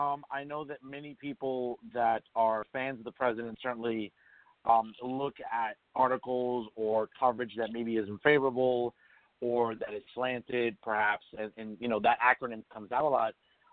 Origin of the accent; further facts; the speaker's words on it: New Jersey, United States; I grew up in Hudson County here